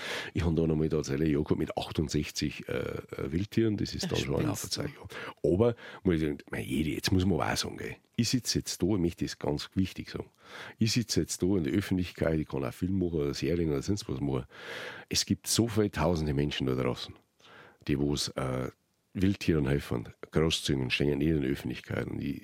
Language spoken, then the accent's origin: German; Bodenmais, Bavaria, Germany; denn ich komme aus Bodenmais, Bergbauort, da sagen wir auch Glück auf.